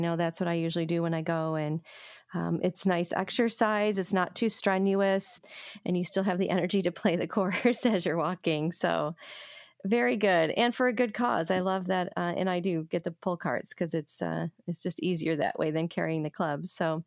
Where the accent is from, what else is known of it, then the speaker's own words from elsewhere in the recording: Midwest, United States; My dad helped build a golf course back in Michigan. I'm from the Midwest as well.